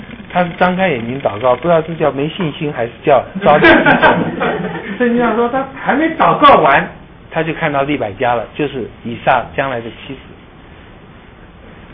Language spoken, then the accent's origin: Chinese; Taipei, Taiwan; 今天就算我在台北长大已经56年了